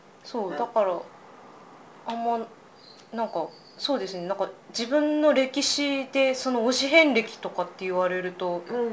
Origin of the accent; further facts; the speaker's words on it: Mie, Japan; also born or lived in Ibaraki; 生まれは三重です。うん、で、あの父の仕事で一時茨城にいて、うん、で、あの小学校4年生の時に戻ってくることになったんですけれども